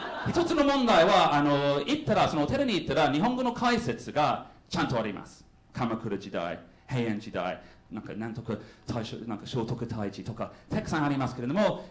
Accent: United Kingdom; Japanese is a second language; イギリス人としてはそういうこと全く知らない。

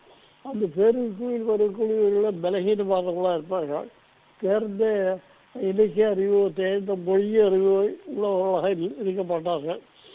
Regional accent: Thiruvananthapuram, Kerala, India; என்னோட தாய்மொழி வந்து தமிழ். அதாவது மலையாள தலைநகராக இருந்தாலும் கூட இங்கு ஒரு 40% இருக்கிறவர்கள் மலையாளிகள் மட்டுமே தமிழர்கள் தான் இருக்காங்க. அந்த தமிழர்களுக்கிடையில் ஒரு குடும்பம் தான் என்னுடைய குடும்பம்.

